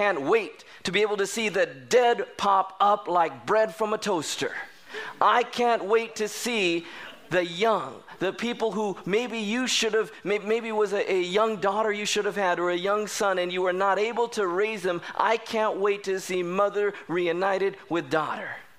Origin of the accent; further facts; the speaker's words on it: California, United States; I'm from Southern California, so Camarillo strawberries is what I'm used to.